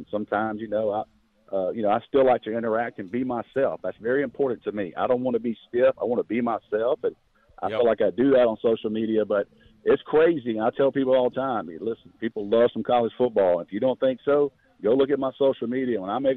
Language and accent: English; Rome, Georgia, United States; I grew up in Rome, went to Pepperell High School